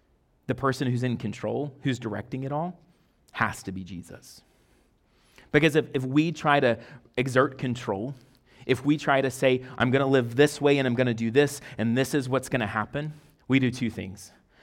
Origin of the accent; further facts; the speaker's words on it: Mississippi, United States; what I would call a cougar, but I'm from Mississippi.